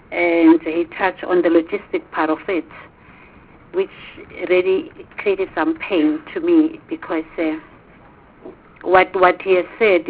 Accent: KwaZulu-Natal, South Africa; I come from KwaZulu-Natal.

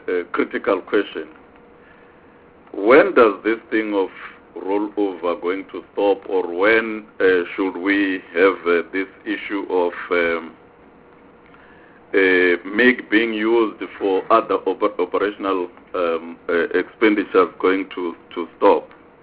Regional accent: Vuwani, Limpopo, South Africa; I come from Vuani, and in Vuani we break rules sometimes.

